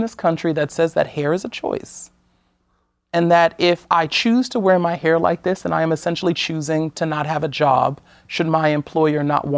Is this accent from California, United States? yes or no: no; Brooklyn, New York, United States; And then I'm from Brooklyn. I'm from this place that people have said demography was supposed to write off.